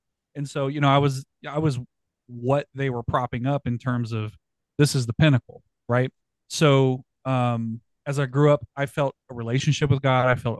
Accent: Texas, United States; I am a millennial. I am an elder millennial, but I am a millennial. So I grew up down here in South Texas.

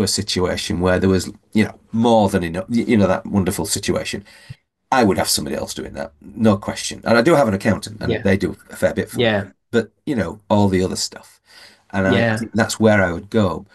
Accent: Yorkshire and the Humber, United Kingdom; I'm a Yorkshireman with formerly of a Scottish mother.

